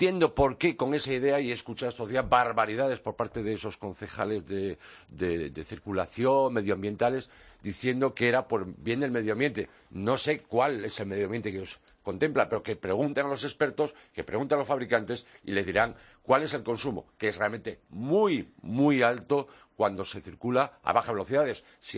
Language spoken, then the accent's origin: Spanish; Pontevedra, Galicia, Spain; La primera fue en mi tierra, en Pontevedra.